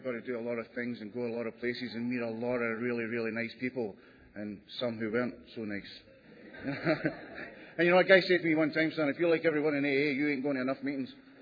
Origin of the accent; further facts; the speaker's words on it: Scotland, United Kingdom; I'm originally from Scotland